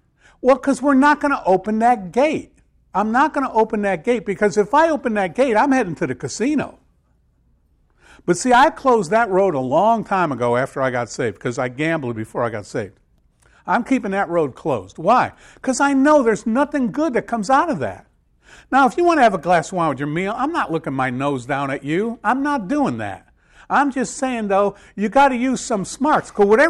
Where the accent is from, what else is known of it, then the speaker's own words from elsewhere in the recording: Connecticut, United States; I'm from Connecticut. I don't really care.